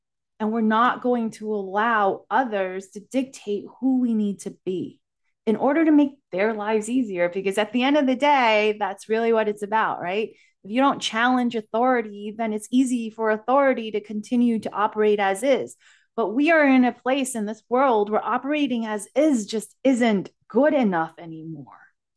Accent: United States; because I am Asian American female.

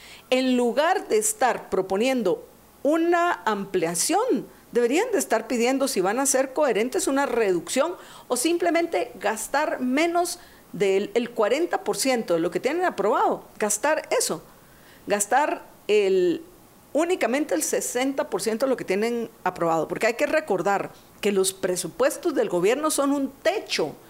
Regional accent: Guatemala; como tributaria guatemalteca

